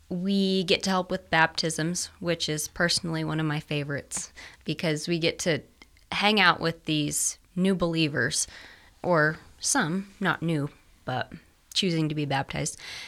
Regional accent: Ogden, Utah, United States; Well, I'm right here from Ogden, Utah, my whole life.

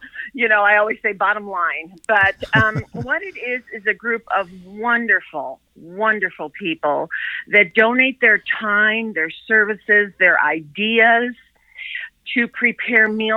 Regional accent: Chicago, Illinois, United States; moved away as an adult; I'm originally from Chicago, moved out here when I got married.

